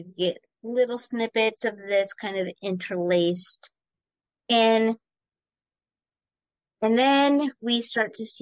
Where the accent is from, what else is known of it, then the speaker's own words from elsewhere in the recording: Iowa, United States; I grew up in Iowa. I don't know these things.